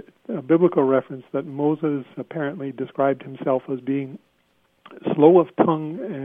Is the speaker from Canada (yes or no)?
yes; Canada; Yes, we're both not from Kingston, but from Canada